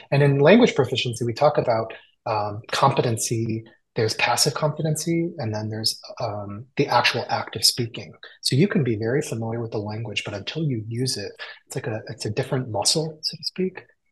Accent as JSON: {"language": "English", "town": "Troy", "region": "Michigan", "country": "United States", "tie": "born or raised there", "also_born_or_lived": "Detroit", "said": "Oh yeah, I was born in Detroit, Michigan, and I grew up in the Midwest. And I went to middle school, high school in Troy, Michigan, and went to University of Michigan in Ann Arbor"}